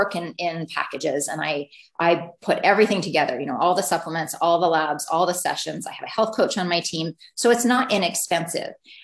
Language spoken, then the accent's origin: English; Canada; and I'm Canadian, so I know